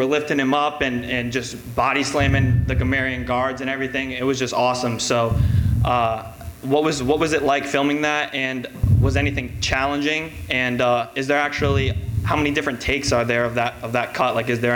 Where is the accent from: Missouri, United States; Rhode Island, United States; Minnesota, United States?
Rhode Island, United States; I'm from Rhode Island.